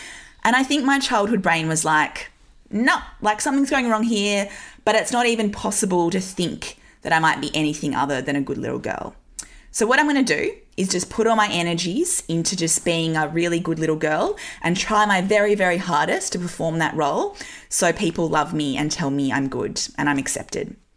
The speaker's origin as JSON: {"language": "English", "town": "Newcastle", "region": "North East England", "country": "United Kingdom", "tie": "born or raised there", "said": "I grew up in Newcastle in the 90s and early 2000s. Like, it was a pretty socially conservative place."}